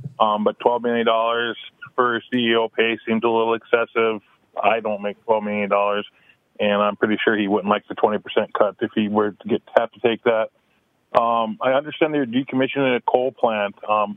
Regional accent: Grand Forks, North Dakota, United States; and I'm from Grand Forks.

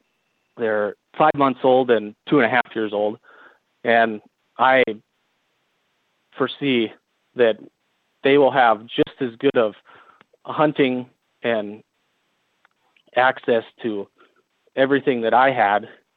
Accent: North Dakota, United States; I grew up right on the Burke Divide line, and so I've been here my whole life.

